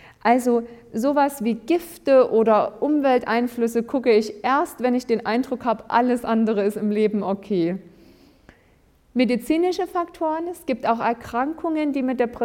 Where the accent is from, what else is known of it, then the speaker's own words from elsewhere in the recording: Waren, Mecklenburg-Vorpommern, Germany; in Waren, wo ich herkomme, mache ich auch monatlich einen Kochtreff